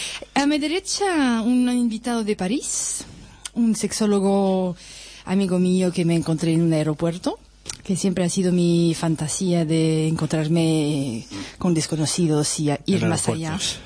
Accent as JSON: {"language": "Spanish", "country": "Italy", "said": "somos todos italianos"}